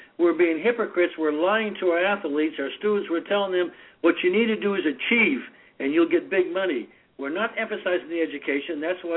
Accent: Boston, Massachusetts, United States; accent: Boston; Every afternoon, my teacher would have me read to the class so the class could laugh at my Boston accent.

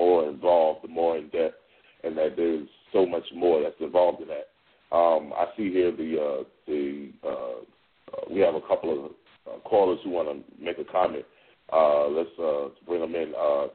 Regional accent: New York City, New York, United States; now in Las Vegas, United States; I'm from New York City, so with the Michael Lutons and the John Malkicellas and, you know, been involved in just that circle. Moving to Las Vegas

